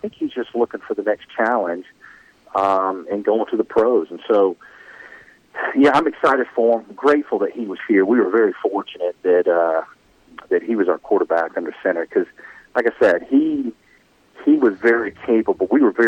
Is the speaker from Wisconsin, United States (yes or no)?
no; Georgia, United States; I grew up in Gwinnett County and have an opportunity to play at the University of Georgia